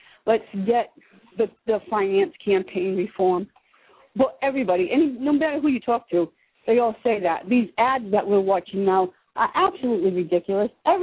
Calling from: Rhode Island, United States; Hi, Jessica. … in Rhode Island, and I just want to say hi to my friend Paul in Atlanta, Georgia.

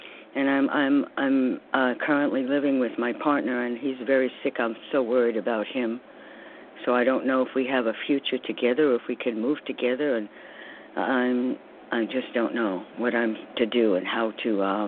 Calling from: New York City, New York, United States; I'm calling from New York also.

